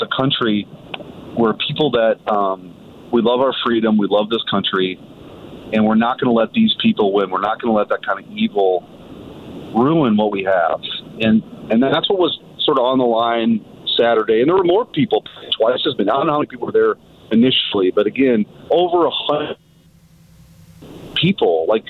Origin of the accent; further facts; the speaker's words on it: Bridgeton, United States; I grew up in Bridgeton in a working class family, in a working class neighborhood.